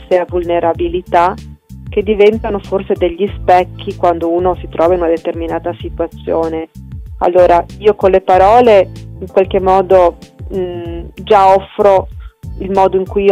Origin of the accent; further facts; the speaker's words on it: Friuli-Venezia Giulia, Italy; moved away; vengo dal Friuli e abitavo vicino a Erto